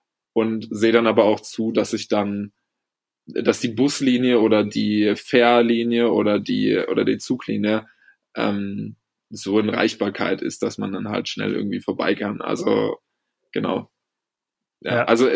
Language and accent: German; Berlin, Germany; also born or lived in North Rhine-Westphalia; now in Norway; als Berliner slash Westfaler